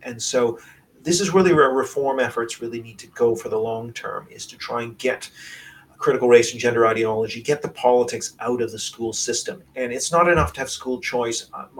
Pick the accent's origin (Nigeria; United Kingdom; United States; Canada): Canada; I'm from Canada originally